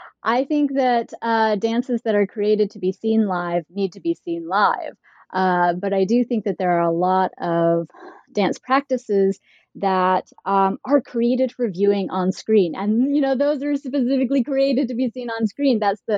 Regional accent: Utah, United States; also born or lived in Idaho; I grew up in Utah and Idaho, and I grew up within a very conservative faith community.

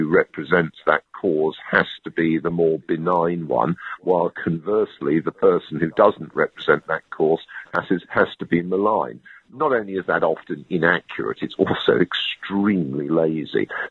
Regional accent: London, United Kingdom; I grew up in London.

